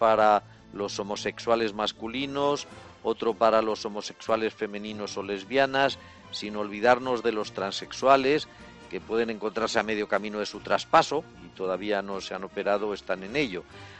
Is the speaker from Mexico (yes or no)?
no; Zaragoza, Aragon, Spain; en el ayuntamiento de mi pueblo, en Zaragoza